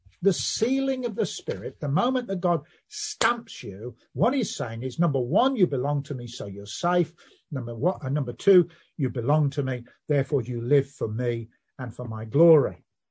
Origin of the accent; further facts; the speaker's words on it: Birmingham, West Midlands, United Kingdom; If you haven't worked out already, I'm a Brummie